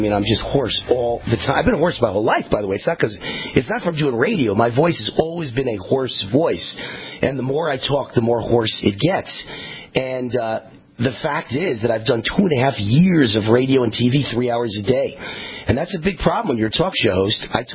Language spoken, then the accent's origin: English; New York, United States; I'm not a man of God, but I'm a man from New York